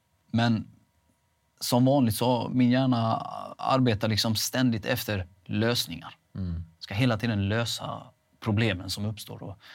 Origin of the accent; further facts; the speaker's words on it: Veinge, Halland County, Sweden; Och Veinge är ju där jag kommer ifrån